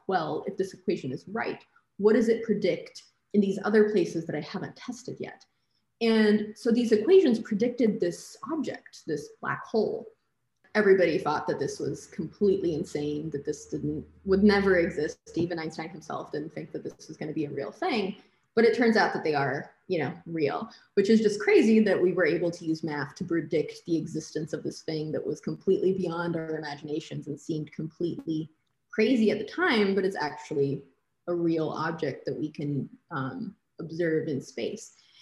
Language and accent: English; Brazil; moved away; I'm originally from Brazil. I've moved around my whole life